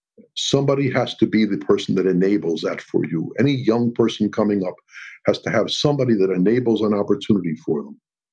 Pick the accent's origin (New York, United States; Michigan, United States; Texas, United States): New York, United States; New York City; I grew up in the very northern part of Manhattan, north of the George Washington Bridge, in an extremely middle-class environment, went to public schools